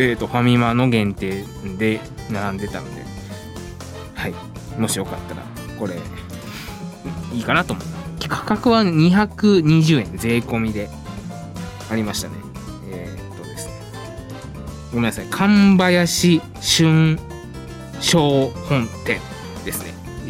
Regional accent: Kyoto, Japan; 自分は京都出身なんですけど本当に存じ上げなくて

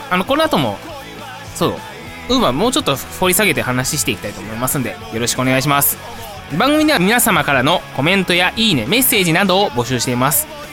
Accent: Kansai, Japan; 関西出身なんですけど、ほんと食べたことなくて

